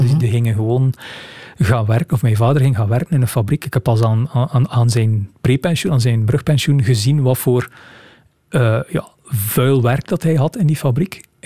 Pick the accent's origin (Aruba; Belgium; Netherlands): Belgium; Rumbeke, Flanders; gewoon puur omdat ik van Rumbeke ben.